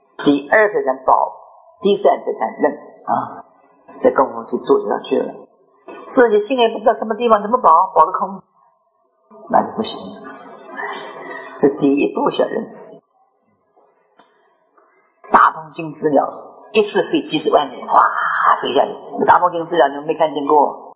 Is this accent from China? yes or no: yes; China; 我们中国人啊，就是这么迷信